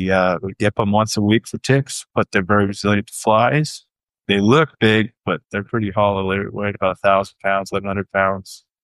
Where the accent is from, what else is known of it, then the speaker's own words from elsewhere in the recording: Jordan Valley, Oregon, United States; I grew up in Jordan Valley, Oregon on the Idaho side.